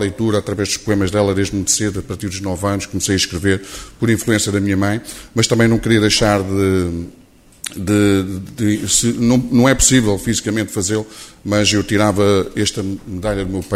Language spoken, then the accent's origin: Portuguese; Ovar, Aveiro, Portugal; eu sou nascido no Hospital de Ovar, nasci no Hospital de Ovar e cresci a minha infância, a minha adolescência foi num bairro típico de Ovar, que está muito bem representado aqui hoje, que é o bairro do Lamarão. Foi lá que eu cresci